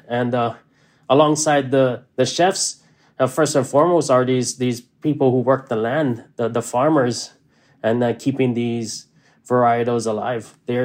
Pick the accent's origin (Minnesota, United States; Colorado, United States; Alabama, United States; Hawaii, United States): Hawaii, United States; So it's a lot of these things is through my lens of growing up in Hawaii, and then, you know, being a chef of Hawaii